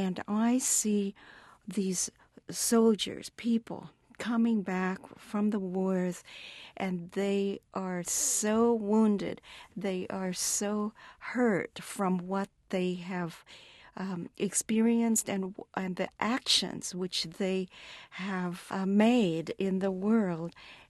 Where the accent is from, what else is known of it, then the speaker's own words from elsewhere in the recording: United States; I wanted to assert myself as an American, and it was a matter of existentially growing myself as an American person.